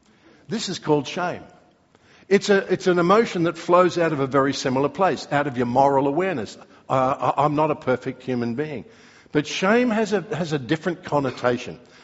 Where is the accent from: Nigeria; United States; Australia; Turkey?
Australia; This is an issue that as I grew up as an Australian, I didn't understand.